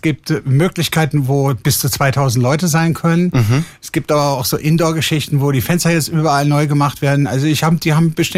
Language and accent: German; Berlin, Germany; Ich komme aus Neukölln